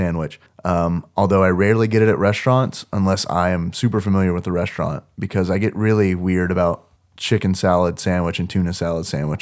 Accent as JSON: {"language": "English", "region": "Louisiana", "country": "United States", "tie": "born there", "said": "I've never had a shrimp salad po' boy, but I was born in Louisiana, and I have very fond memories of going to the gas station."}